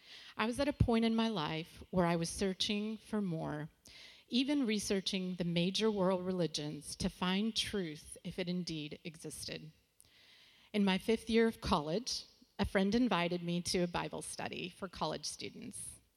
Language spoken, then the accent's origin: English; Chicago, Illinois, United States; my younger sister and I joined our parents. I was 9 at the time. We absolutely loved growing up in Chi-Town and grew up as avid Cubs fans.